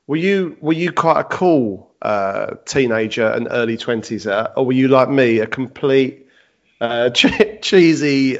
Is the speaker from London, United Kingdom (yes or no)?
yes; Bexley, London, United Kingdom; so I grew up in Bexley.